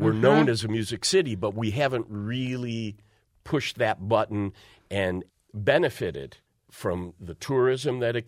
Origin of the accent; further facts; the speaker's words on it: Detroit, Michigan, United States; I'm from Detroit.